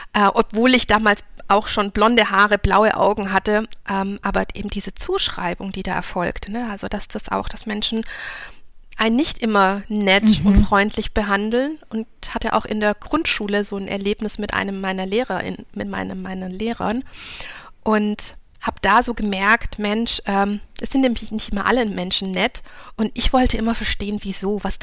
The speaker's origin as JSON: {"language": "German", "region": "Baden-Württemberg", "country": "Germany", "tie": "born or raised there", "said": "ich bin Tochter, Gastarbeiterkind, bin in Süddeutschland groß geworden, im südlichen Baden-Württemberg. Mein Vater stammt aus Süditalien, Apulien"}